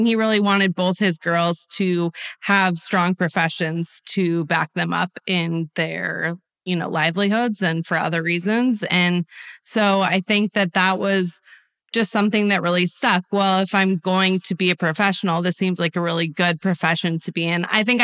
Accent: California, United States; we were both born and bred in Southern California.

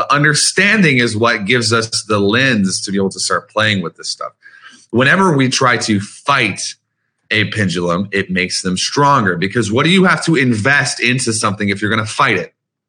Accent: Louisiana, United States; And my wife is from Alabama. I'm from Louisiana.

